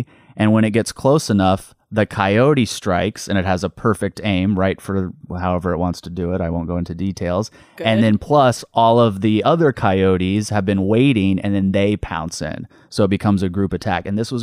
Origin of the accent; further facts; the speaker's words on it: Arizona, United States; I grew up in Arizona. And so you just grew up knowing that coyotes were a danger for your dog.